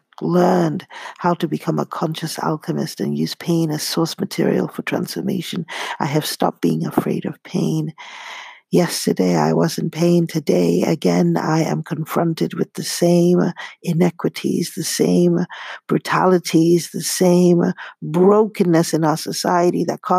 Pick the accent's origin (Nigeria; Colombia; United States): Nigeria; I remember growing up in Nigeria, very often we were barefoot.